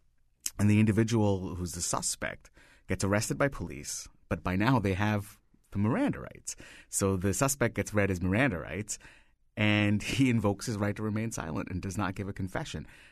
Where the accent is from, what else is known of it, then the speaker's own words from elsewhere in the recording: India; moved away as an adult; So I grew up in India and I moved here 16 years ago.